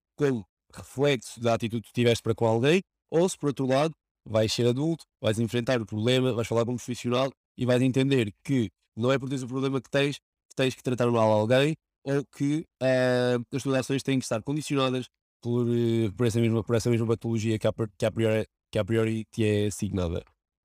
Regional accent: Lisbon, Portugal; venho de Lisboa

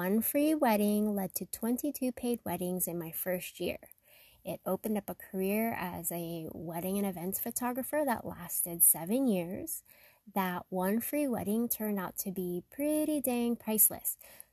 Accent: Sacramento, California, United States; That one free wedding in a veterans hall in my hometown of Sacramento took me to snowy resorts in South Lake Tahoe

